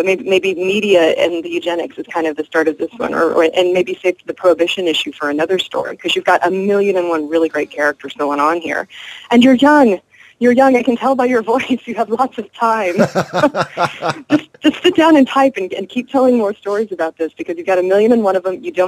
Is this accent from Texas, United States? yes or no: yes; Texas, United States; also born or lived in Florida; Like I said, I'm a Gulf Coast girl. I grew up in Southeast Texas and on the Gulf Coast of Florida, and I spent a lot of time in New Orleans, and I love it.